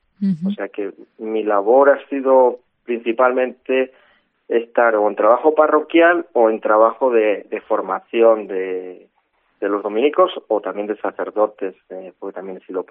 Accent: Santa María la Real de Nieva, Castile and León, Spain; also born or lived in Segovia; natural, bueno, pues nací en Segovia, como nacíamos los de mi tiempo, pero bueno, criado en Santa María, ¿no? Santa María la Real de Nieva, ahí estuve hasta los 11 años, con mis padres y hermanos

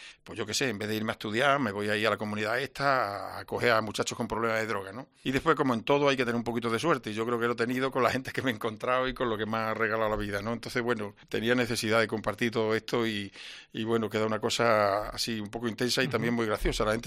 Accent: Zafra, Extremadura, Spain; yo de niño, en la plaza de mi pueblo, la plaza chica de Zafra

